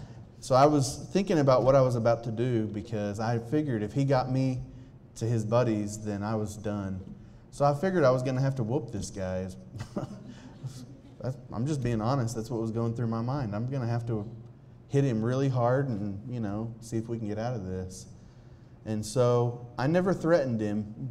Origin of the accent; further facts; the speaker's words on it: United States; I said, yeah, I'm an American.